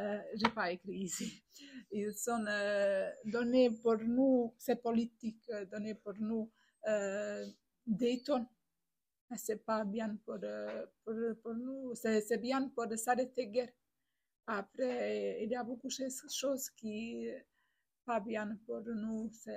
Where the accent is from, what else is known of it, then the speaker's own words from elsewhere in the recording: Bosnia & Herzegovina; French is a second language; now in France; Je viens de Bosnie. C'est mon pays, il y a guerre. J'étais de Bosnie quand fait guerre.